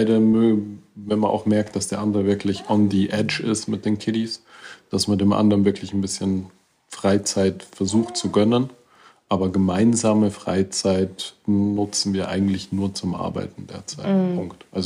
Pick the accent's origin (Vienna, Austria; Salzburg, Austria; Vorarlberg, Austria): Salzburg, Austria; Ich meine, ich als Salzburger brauche da nicht reden